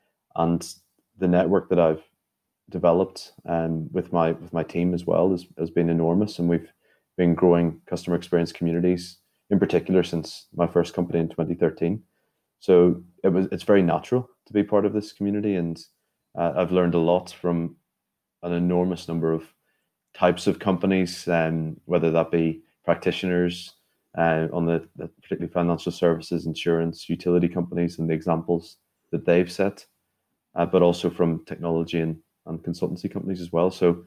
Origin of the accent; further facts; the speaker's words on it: Belfast, Northern Ireland, United Kingdom; So I'm from Northern Ireland, from Belfast originally, yes. But yes, just over the border in Hungary, you're right, just about 15 minutes from Slovakia.